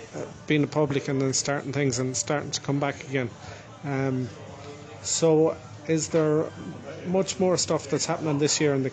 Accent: Ballygar, Connacht, Ireland; I'm from Ballygar here myself

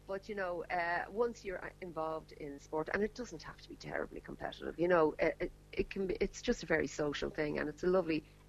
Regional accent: Dublin, Leinster, Ireland; But yeah, but I'm a city person. Like I like Dublin. I've lived here all my life

